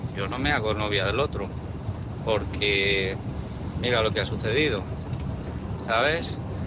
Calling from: Valencia, Valencian Community, Spain; de Valencia.

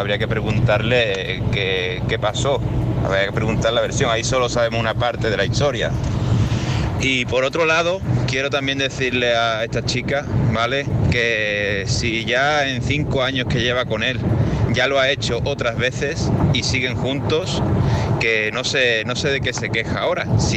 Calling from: Cádiz, Andalusia, Spain

